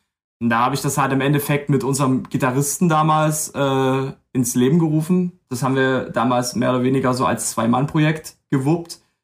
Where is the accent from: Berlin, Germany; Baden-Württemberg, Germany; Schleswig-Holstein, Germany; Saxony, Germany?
Saxony, Germany; Limbach-Oberfrohna; wir kommen eigentlich alle so aus der Ecke um Limbach-Oberfrohna rum